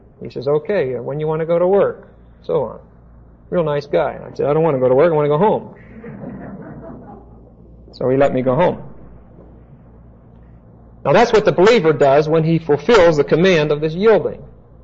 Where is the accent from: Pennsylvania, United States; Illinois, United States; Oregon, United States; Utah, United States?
Pennsylvania, United States; Pittsburgh; I'll never forget the first time. I'm from Pittsburgh. I had never seen a hailstorm like that.